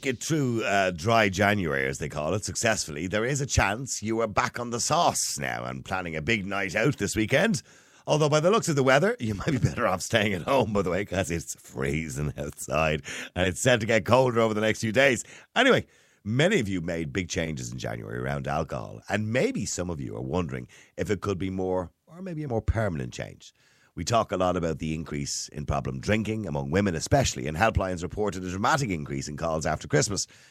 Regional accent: United Kingdom; Now, after that's one thing we don't really do as much, I think, as British people.

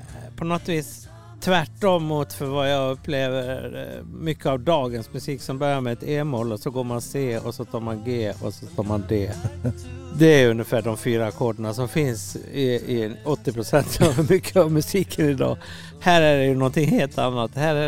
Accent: Orsa, Dalarna County, Sweden; mina idoler när jag växte upp i Orsa. Det var ju naturligtvis

